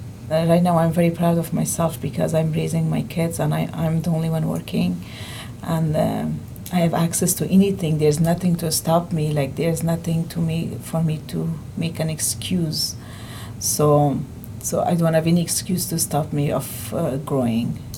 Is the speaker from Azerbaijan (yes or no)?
no; Afghanistan; now in United States; from Afghanistan, yeah, and we came from Pakistan because we lived there for 2 years until the United Nations gave our paperwork done.